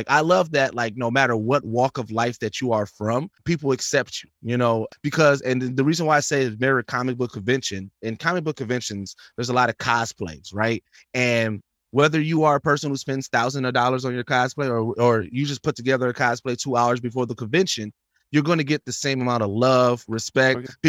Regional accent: Milwaukee, Wisconsin, United States; So being born and raised in Milwaukee, that was a constant with those bars.

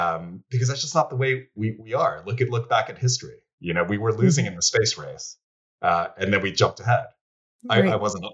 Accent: United States; And I say this as an American, we love to win and we love to dominate, and we don't innovate until we have to.

